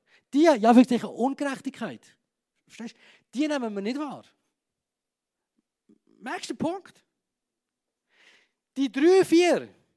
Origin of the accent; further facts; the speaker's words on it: Switzerland; Was geht in unserem Naturell ab, wenn wir das lesen als Schweizer?